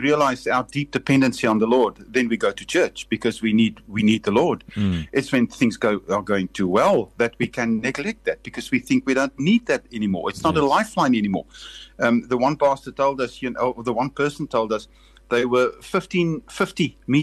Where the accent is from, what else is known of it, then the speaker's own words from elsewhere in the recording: South Africa; and he saw that we are from South Africa.